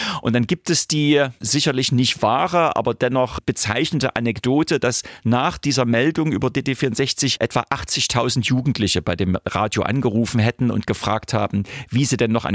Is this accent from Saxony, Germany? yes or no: yes; Leipzig, Saxony, Germany; accent: Leipzig dialect; Also ich hatte selbst, wie man das ja hört, vielleicht an meinem charmanten Leipziger Dialekt, dass ich also nicht aus Ost-Berlin komme.